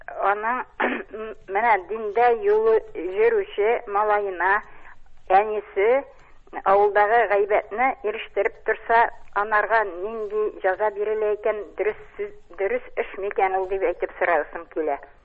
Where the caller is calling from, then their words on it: Kazan, Tatarstan, Russia; Мин Казаннан.